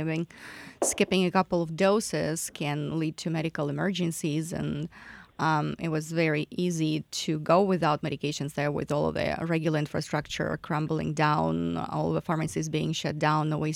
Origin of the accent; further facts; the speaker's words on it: Kharkiv, Kharkiv Oblast, Ukraine; I'm from Kharkiv, which unfortunately has been on the news quite a bit recently.